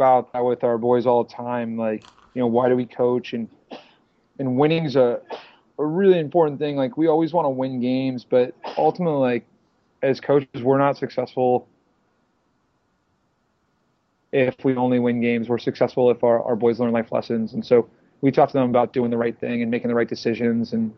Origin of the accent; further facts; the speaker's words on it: Virginia, United States; You know, I started on the East Coast. That's where I grew up in Virginia.